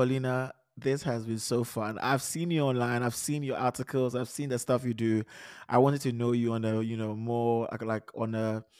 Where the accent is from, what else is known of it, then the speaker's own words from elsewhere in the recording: Ghana; English is a second language; now in France; but I grew up in Ghana. We used to travel alone when we were kids, but then I did my entire education back in Ghana, took the decision to go and study data science in French in France.